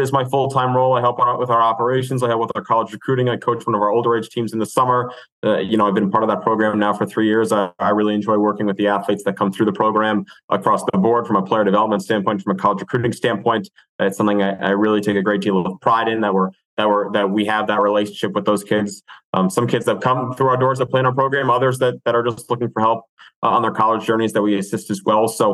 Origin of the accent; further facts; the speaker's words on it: Boston, Massachusetts, United States; also born or lived in Westchester, New York; So I was born in Westchester, New York, but I really kind of grew up through my high school years in Boston